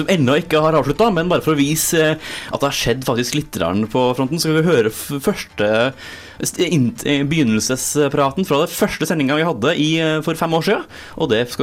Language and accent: Norwegian; Trøndelag, Norway; Ja, da får vi begge to trøndere og kjenner hverandre godt.